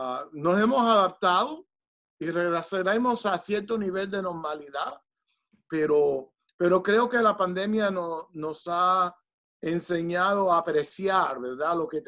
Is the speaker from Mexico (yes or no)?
no; Miami, Florida, United States; born there; mis padres son de Colón, de la provincia de Matanza. Pero yo le dije, Santo Padre, yo en realidad fui hecho en Cuba y desempaquetado en Miami.